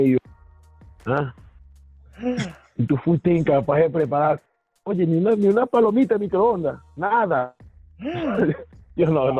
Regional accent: Venezuela; en mi caso, que soy venezolano

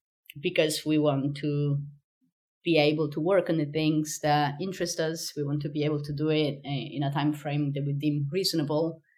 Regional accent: Sicily, Italy; now in Rotterdam, Netherlands; But I live in Rotterdam, the Netherlands.

